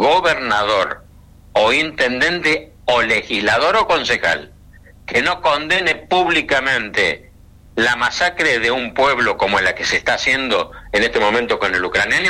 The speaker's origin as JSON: {"language": "Spanish", "country": "Argentina", "said": "lo que sí te puedo decir como argentino es que yo lo rechazo firmemente"}